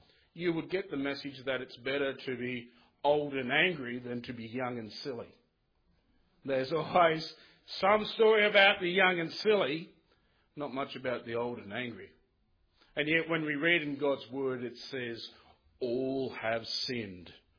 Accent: Sydney, New South Wales, Australia; because I come from Sydney

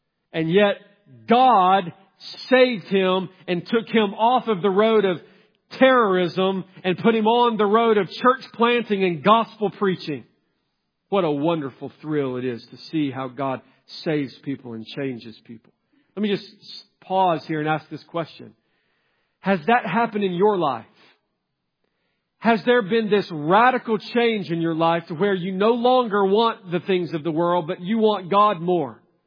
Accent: the South, United States; Because I grew up in the South.

